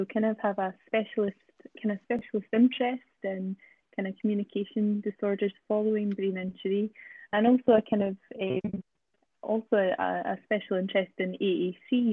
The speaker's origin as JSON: {"language": "English", "town": "Isle of Bute", "region": "Scotland", "country": "United Kingdom", "also_born_or_lived": "Glasgow", "lives_now": "Dundee, United Kingdom", "said": "I am not originally from Dundee, so I am from Bute, the Isle of Bute. So I'm a kind of, and studied in Glasgow, so very much came to Dundee for for the job"}